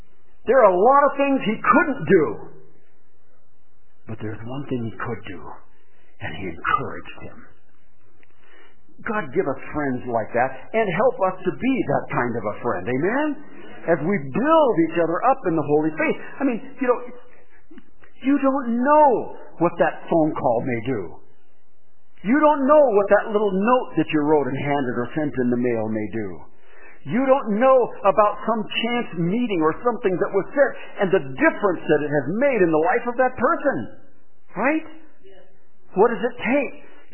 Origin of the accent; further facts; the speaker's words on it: Yakima, Washington, United States; My pastor from Yakima, where I grew up